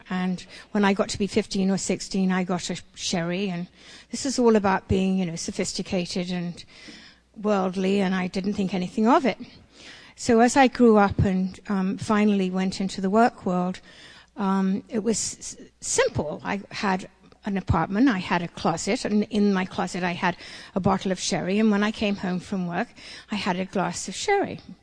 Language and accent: English; England, United Kingdom; So I'm going to start with where I came from. I grew up in England.